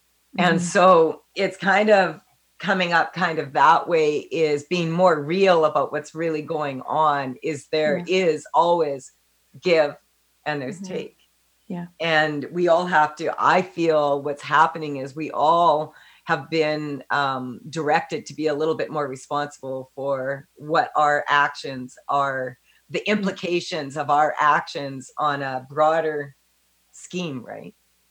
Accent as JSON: {"language": "English", "region": "Saskatchewan", "country": "Canada", "said": "Yeah, I'm from Saskatchewan."}